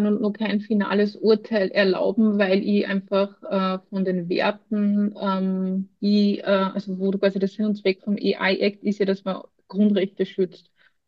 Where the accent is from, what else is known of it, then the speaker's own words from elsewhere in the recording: Austria; Das liegt auch in der DNA bei uns in Österreich.